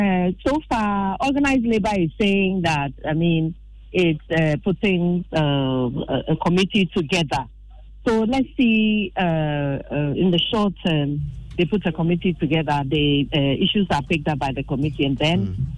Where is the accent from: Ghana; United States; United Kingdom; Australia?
Ghana; for our own good as Ghanaian people, working people